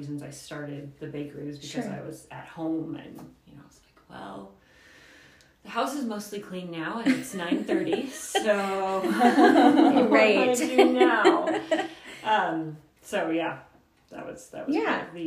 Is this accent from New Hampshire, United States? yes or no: no; Oklahoma, United States; born there; also born or lived in California / Germany / Oregon; now in Moscow, United States; my dad was in the Army, so I was born in Oklahoma, and I don't remember any of that. then we moved to California, moved to Germany, and then my dad got out of the Army, and we moved to Oregon.